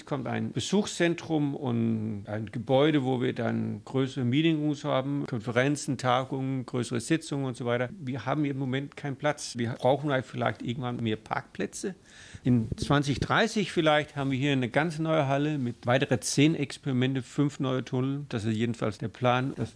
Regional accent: Denmark; Ich komme aus Dänemark und da war der Druck immer da.

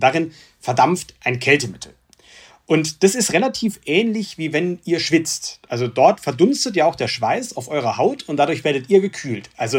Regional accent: Stuttgart, Baden-Württemberg, Germany; ich komme auch aus Stuttgart.

